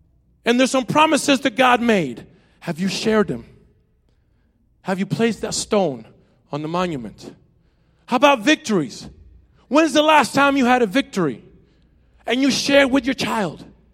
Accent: Venezuela; yes, I came from Venezuela, but guess what? I also came and was born again in Jesus Christ.

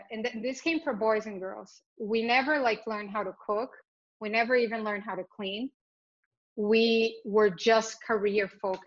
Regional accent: Brazil; when I grew up in Brazil. So I grew up in the 80s.

